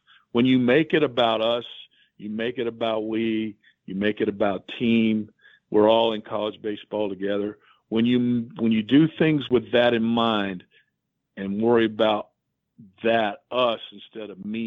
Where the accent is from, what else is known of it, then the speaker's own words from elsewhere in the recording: Hobbs, New Mexico, United States; I'm from Hobbs, New Mexico.